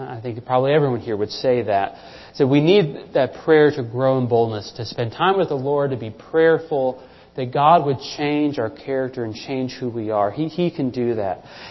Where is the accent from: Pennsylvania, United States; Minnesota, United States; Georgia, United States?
Minnesota, United States; I know growing up in Minnesota that, you know, we looked down on Wisconsin people.